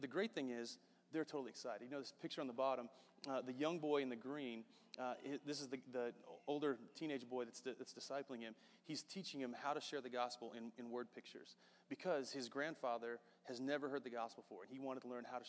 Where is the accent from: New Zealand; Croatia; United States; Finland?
United States; Midwest; we're people from Midwest United States moving into basically another country